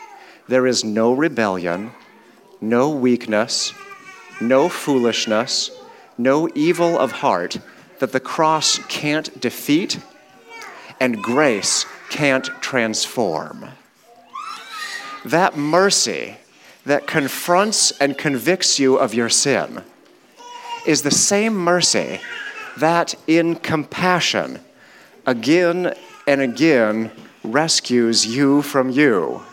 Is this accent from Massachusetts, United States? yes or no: no; Alaska, United States; also born or lived in Ohio; I'm from Alaska and Ohio.